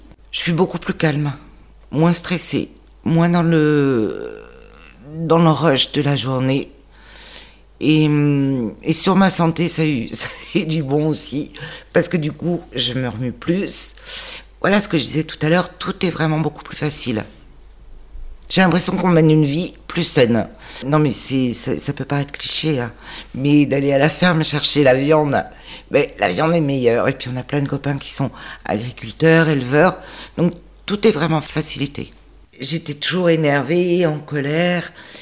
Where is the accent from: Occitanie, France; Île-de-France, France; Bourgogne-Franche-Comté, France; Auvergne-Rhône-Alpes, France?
Île-de-France, France; Paris; je suis une parisienne pure souche, mais que mon cœur est entre les Sables d'Olonne, Royan et Parthenay.